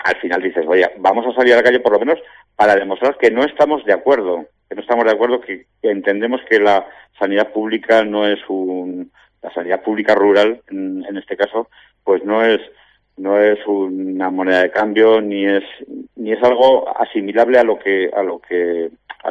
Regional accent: Fuenferrada, Aragon, Spain; pues en mi pueblo en concreto, en Fuenferrada, pues llevamos sin consulta del médico pues un montón de tiempo.

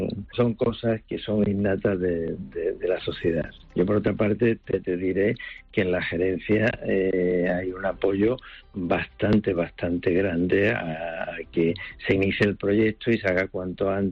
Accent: Málaga, Andalusia, Spain; Yo soy malagueño y me gustaría dejar una gran obra en Málaga.

